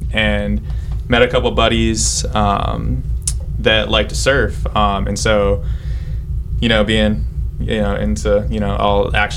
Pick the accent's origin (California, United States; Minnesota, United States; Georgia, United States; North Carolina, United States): North Carolina, United States; Pinehurst; also born or lived in Wisconsin; To North Carolina. I grew up in Pinehurst, North Carolina.